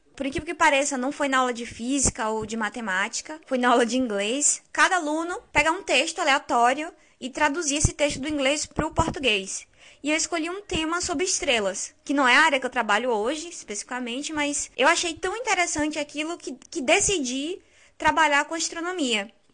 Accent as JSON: {"language": "Portuguese", "town": "Irará", "region": "Bahia", "country": "Brazil", "said": "eu não sou de Feira de Santana, eu sou do interior da Bahia, eu sou de Irará, uma cidade pequena"}